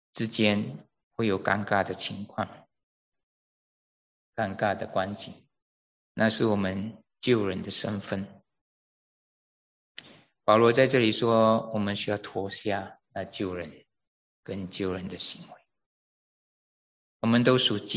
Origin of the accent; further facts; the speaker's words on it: East Malaysia, Malaysia; 但是大家里头都是知道说我们都是东马来的。